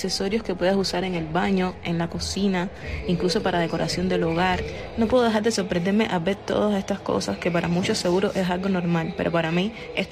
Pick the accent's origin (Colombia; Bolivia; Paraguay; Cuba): Cuba; now in Mexico; Hace poco tiempo salí de Cuba y tenía que pasar por aquí sí o sí.